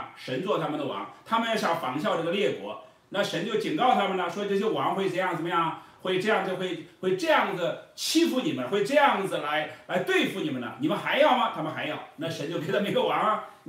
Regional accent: China; 比如说我们中国人比较熟悉的贞观之治啊、文景之治啊

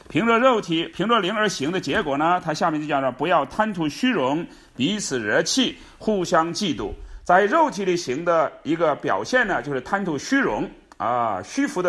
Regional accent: China; 我们中国人有一个说法叫做种瓜得瓜，种豆得豆

